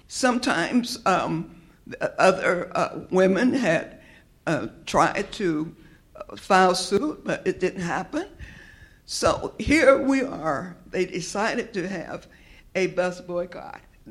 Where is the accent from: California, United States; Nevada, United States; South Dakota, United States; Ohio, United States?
Ohio, United States; born there; I was born in Ohio. So we didn't understand racism.